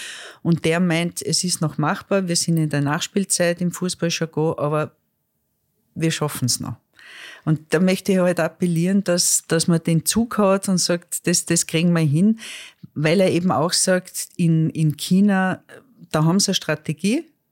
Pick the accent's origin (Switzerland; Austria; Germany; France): Austria; Lower Austria; wir wollen als Niederösterreicher